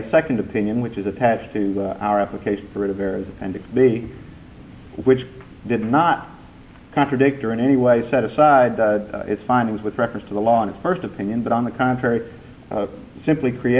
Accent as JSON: {"language": "English", "town": "Beaumont", "region": "Texas", "country": "United States", "said": "I'm an attorney from Beaumont, Texas"}